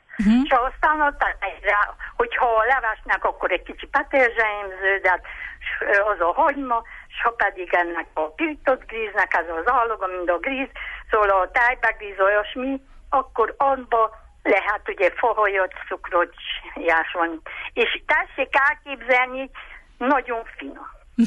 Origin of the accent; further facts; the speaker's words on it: Csíkszentimre, Harghita, Romania; also born or lived in Kozmás; Csíkszentimréről.